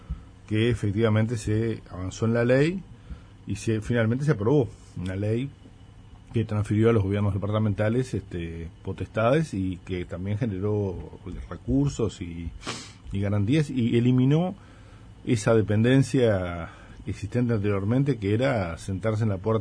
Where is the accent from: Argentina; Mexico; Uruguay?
Uruguay; yo creo que somos uruguayos todos